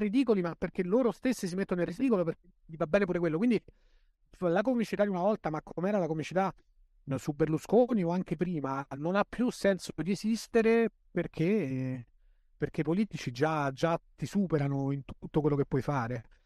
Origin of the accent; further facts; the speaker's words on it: L'Aquila, Abruzzo, Italy; Io sono cresciuto all'Aquila